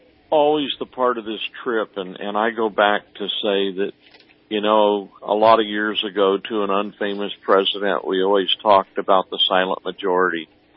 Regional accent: Redding, California, United States; It was easy to always say we're from Reading, but if people said, where are you coming from? I said the great state of Jefferson.

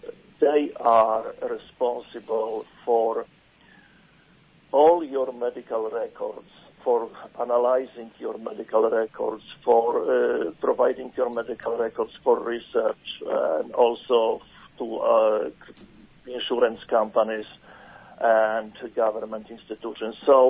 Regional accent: Poland; moved away as an adult; now in United States; I was born in Poland, educated in Poland, came to United States as any other immigrant, have to start my life from the beginning.

